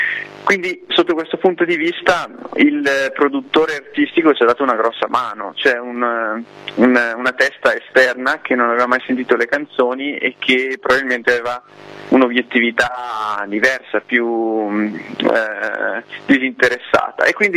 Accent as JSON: {"language": "Italian", "town": "Bergamo", "region": "Lombardy", "country": "Italy", "said": "noi siamo di Bergamo e lei invece abita nella parte opposta del nostro stivale"}